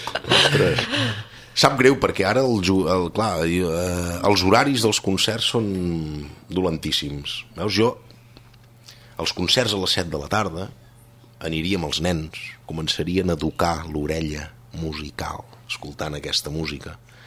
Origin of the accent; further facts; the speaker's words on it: Ripoll, Catalonia, Spain; Jo me'n recordo, jo soc de Ripoll, a Ripoll érem 4 o 5